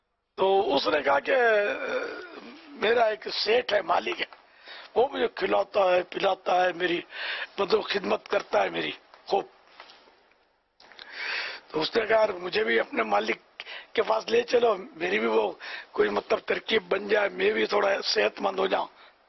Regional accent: Karachi, Sindh, Pakistan; born there; اور پھر میں کراچی میں پیدا ہوا، پہلے حیدرآباد میں اترے ہمارے ماں باپ، وہاں کچھ عرصہ رہے، پھر کراچی میں میری ولادت ہوئی.

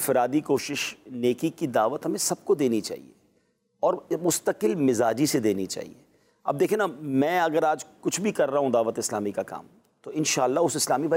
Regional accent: Karachi, Sindh, Pakistan; now in Clifton, Karachi; ہم شفٹ ہو گئے 1987 میں, if I am not wrong. اب 87, میری 74 کی پیدائش ہے, تو 13 سال کی میری عمر تھی, اور ہم شفٹ ہو گئے کلفٹن.

